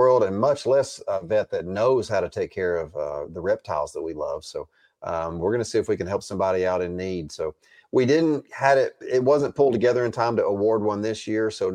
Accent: the South, United States; No, we're from the South. We like our diabetes.

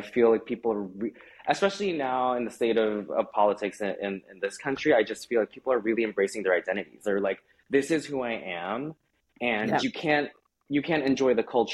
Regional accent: Philippines; Like me being Filipino, me being able to speak another language, no less, is actually a superpower.

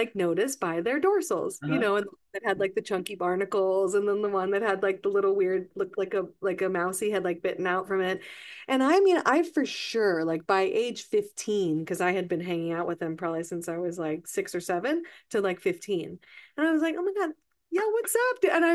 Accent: Florida, United States; also born or lived in New Orleans; So I'm from New Orleans, but I grew up on we had a house in a nature preserve on the panhandle of Florida.

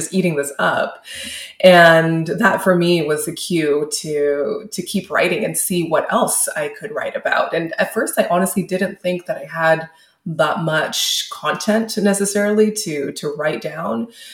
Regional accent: Edmonton, Alberta, Canada; now in Vancouver, Canada; living in Vancouver, but also being born and raised in Amiskwichi or in Edmonton

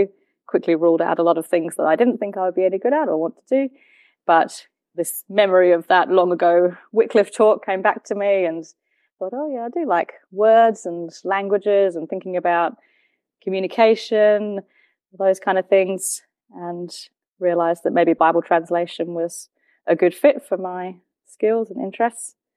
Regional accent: London, United Kingdom; So I grew up in England, in suburban North London. I grew up in a Christian family, and so I've been going to church all my life

